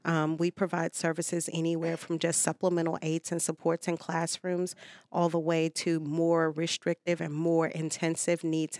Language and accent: English; Houston, Texas, United States; now in Hampton, United States; I am. I'm originally from Houston, Texas.